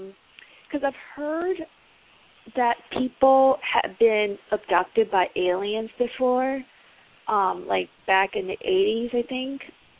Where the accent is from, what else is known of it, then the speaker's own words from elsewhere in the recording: California, United States; I'm from California.